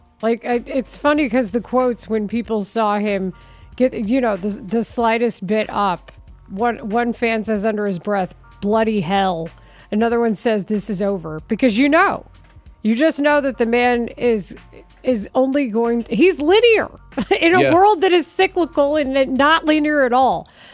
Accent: the South, United States; Growing up in the South, like, cash in envelopes was not a thing.

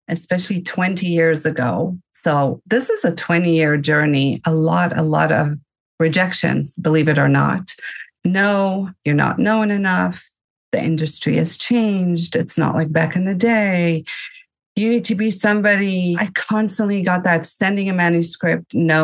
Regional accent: South Africa; also born or lived in Israel; I was born in Israel, raised in South Africa, raised with all religions from all walks of life.

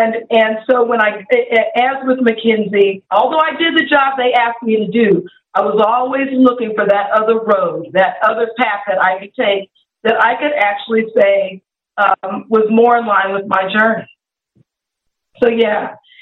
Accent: Colorado, United States; moved away; Well, when I grew up in Colorado, by the way, Howard, so Orange Crush all the way back then, and decided that I wanted to move to Atlanta.

